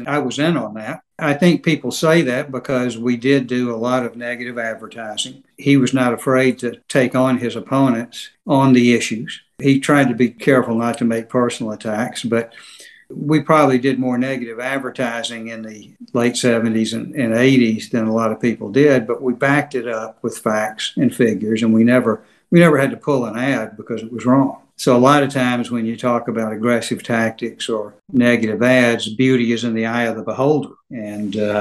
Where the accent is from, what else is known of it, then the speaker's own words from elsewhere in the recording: North Carolina, United States; one of our YAF advisory board members from my home state, a guy named Jesse Helms, was running for the U.S. Senate.